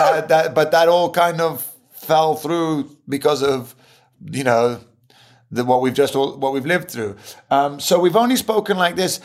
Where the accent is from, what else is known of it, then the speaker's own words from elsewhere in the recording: Switzerland; As an English, Italian, German, Polish, who grew up in Switzerland, I can tell you, culturally speaking, we are so aligned